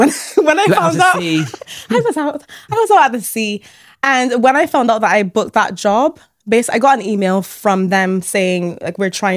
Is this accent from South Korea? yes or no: no; Barbados; So I am originally from Barbados.